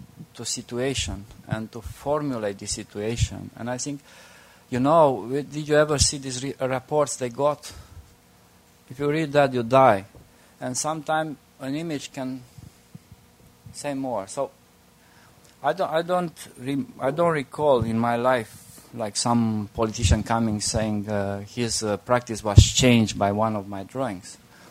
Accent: Sibiu, Sibiu County, Romania; also born or lived in Iași / Oradea; now in Bucharest, Romania; I'm not from Bucharest. I'm from a city in Transylvania called Hermannstadt, Sibiu. And this is a half German city. Then I did my study in the east part in Iași, and I got a job in the west part in Oradea. And now I'm in Bucharest, in the capital.

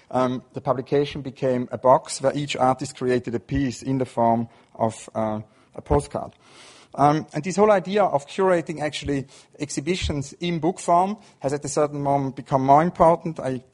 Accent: Switzerland; I grew up in Switzerland

